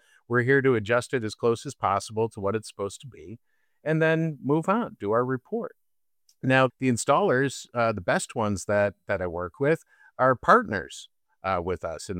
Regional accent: Hamden, Connecticut, United States; I'm from Hamden, Connecticut

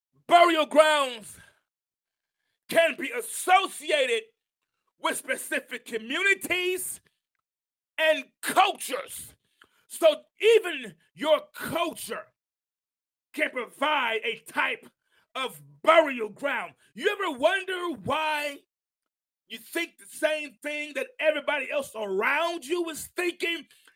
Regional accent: New York, United States; also born or lived in Tuscaloosa, Alabama; I remember when I came from New York and I lived in Tuscaloosa, Alabama with my grandmother.

